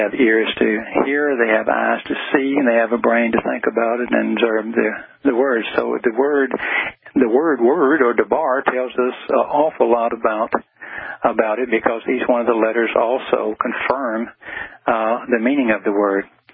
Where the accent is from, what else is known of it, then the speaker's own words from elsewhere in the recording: the South, United States; accent: Southern; first language English; It's, in fact, my first language is not even very good English. It's Southern.